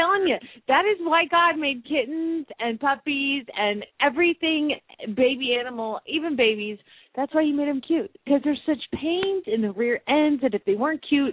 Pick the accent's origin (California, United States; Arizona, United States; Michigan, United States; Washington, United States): Arizona, United States; Phoenix; from Phoenix, Arizona.